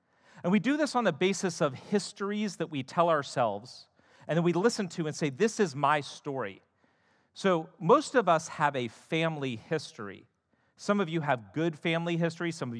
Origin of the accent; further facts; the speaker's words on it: United States; I was born and grew up in America, and I found that growing up in America, being born in America